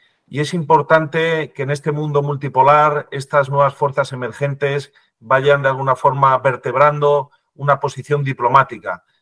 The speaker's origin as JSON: {"language": "Spanish", "country": "Spain", "said": "A mí, como español y patriota, siempre pongo como ejemplo lo que nos hicieron en la cuestión de Cuba"}